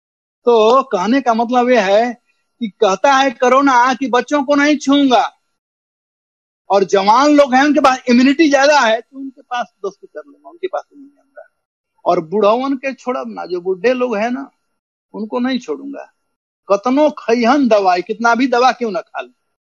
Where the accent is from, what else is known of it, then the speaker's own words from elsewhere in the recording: Bihar, India; हमारे यहाँ बिहार में जब जाड़ा का दिन होता है ना